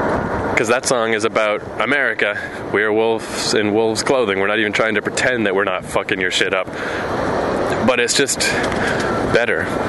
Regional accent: Canada; Because, I mean, I'm from Canada.

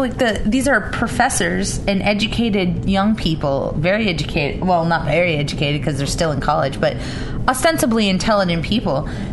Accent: Florida, United States; And I'm not racist. I mean, I'm even from Florida.

